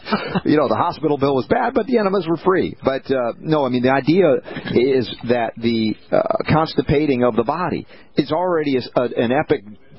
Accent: East Coast, United States; the sun is so high up in the sky, I'm not used to that, the East Coaster that I am.

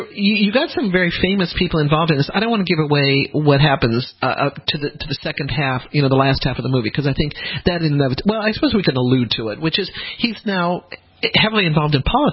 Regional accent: United States; because I think as Americans, we're very used to Filipinos being American Filipinos in the United States.

